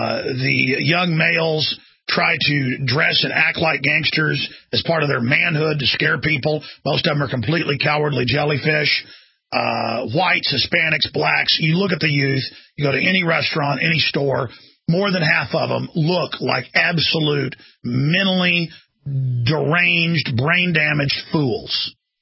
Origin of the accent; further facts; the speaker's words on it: Dallas, Texas, United States; I've been racially attacked growing up in Dallas.